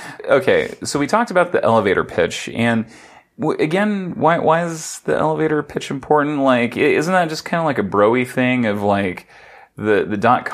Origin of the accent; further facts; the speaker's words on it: Oregon, United States; And this is rain that even an Oregonian can be proud of. And guess what? I'm from Oregon.